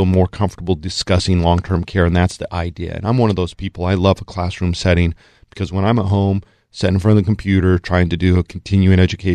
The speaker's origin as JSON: {"language": "English", "region": "Colorado", "country": "United States", "tie": "born or raised there", "said": "And, you know, I grew up in Colorado, so I'm like, woohoo, snow, yay."}